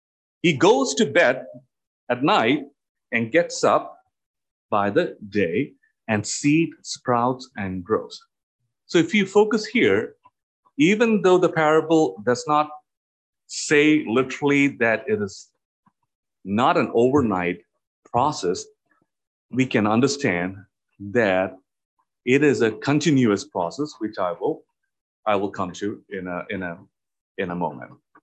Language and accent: English; India; English is a second language; now in United States; as farmers, as we are from India, and we, even though we were not farmers, we know to an extent